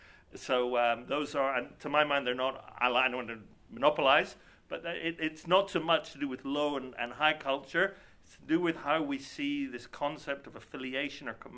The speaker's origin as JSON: {"language": "English", "region": "Scotland", "country": "United Kingdom", "said": "I'm from Scotland. We don't do high culture"}